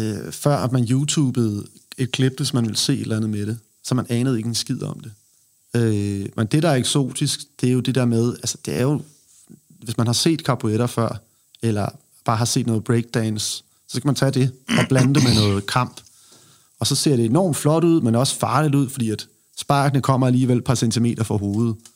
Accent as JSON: {"language": "Danish", "region": "Zealand", "country": "Denmark", "tie": "born or raised there", "said": "Det betyder, at jeg er nede fra Sydsjælland af. Nede mellem Næstved og Herslev og Køge, og det er der lige syd for Køge."}